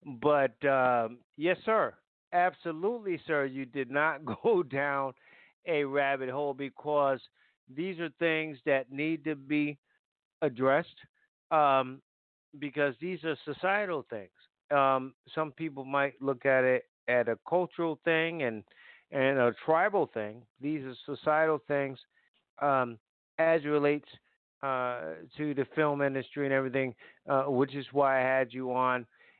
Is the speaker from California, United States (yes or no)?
no; Connecticut, United States; she's from Connecticut, my home state, New Haven, Connecticut.